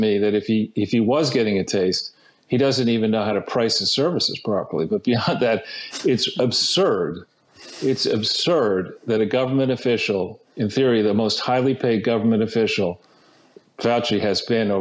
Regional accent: United States; as an American, I don't really think I can have much to say about how Iran should be organized

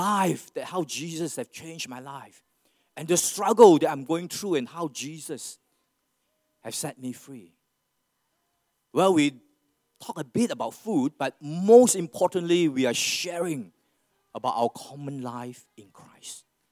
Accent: Malaysia; I'm from Malaysia, most of you guys know.

